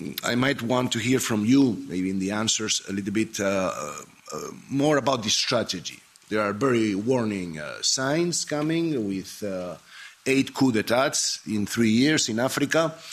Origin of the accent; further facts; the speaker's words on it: Spain; English is a second language; I come from Spain.